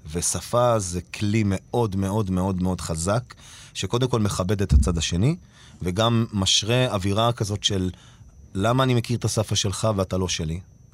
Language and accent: Hebrew; Ramla, Central District, Israel; now in Tel Aviv, Israel; אבל אני רמלאי, אני רמלאוי, אני... למרות שעכשיו אני חצי תל אביבי כזה.